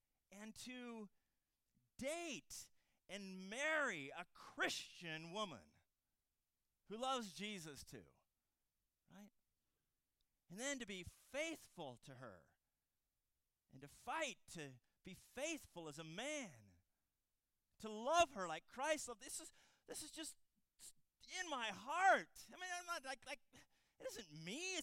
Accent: Colorado, United States; I'm from Colorado.

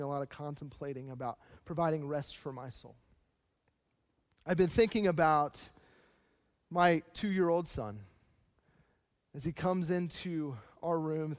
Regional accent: Chesapeake Bay, United States; I grew up on the Chesapeake Bay, and I grew up watching container ships move in and out of the bay, waiting to be brought into port.

